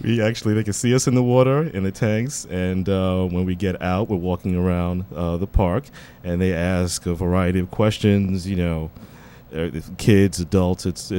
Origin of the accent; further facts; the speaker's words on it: Bronx, New York, United States; I was born and raised in the Bronx, and you know, most kids born and raised in the Bronx don't have an interest in marine biology or sharks.